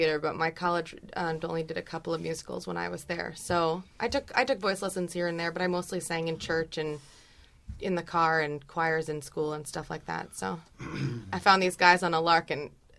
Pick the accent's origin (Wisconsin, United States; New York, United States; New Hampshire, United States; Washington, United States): New Hampshire, United States; I grew up in New Hampshire